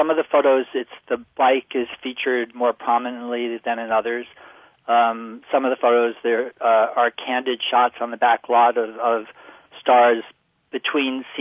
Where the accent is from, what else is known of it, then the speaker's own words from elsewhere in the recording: Manhattan, New York, United States; I grew up in New York, in Manhattan, and learned to ride when I was a kid.